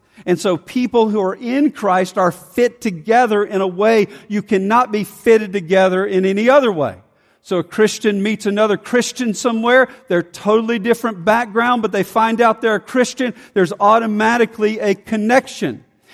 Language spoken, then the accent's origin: English; Montgomery, Alabama, United States; I grew up in Montgomery, Alabama.